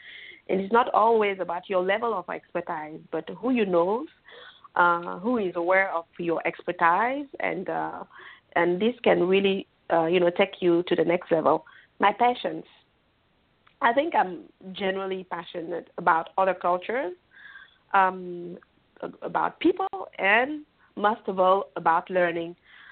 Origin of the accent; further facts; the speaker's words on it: Cameroon; now in France; And I am French now, but born and raised in Cameroon, Central Africa. I did my whole, schools in Cameroon